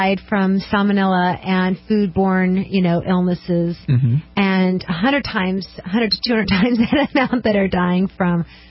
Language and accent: English; Oregon, United States; also born or lived in California; Yes, I was raised in Oregon and California.